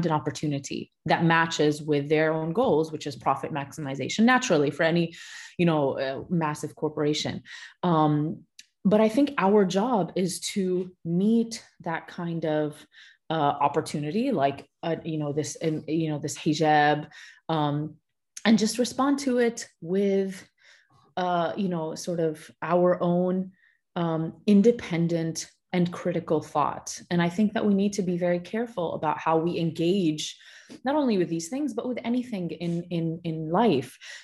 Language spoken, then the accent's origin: English; United States; I grew up, obviously, I think you can tell from my accent, I grew up in the US. I grew up also in a non-Muslim society.